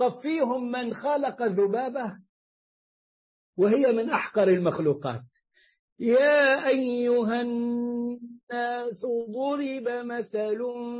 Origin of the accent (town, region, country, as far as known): Egypt